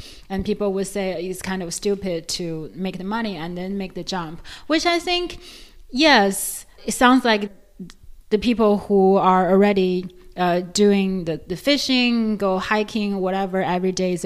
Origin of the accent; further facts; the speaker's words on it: China; English is a second language; because I grew up in China, and then we didn't grow up very wealthy.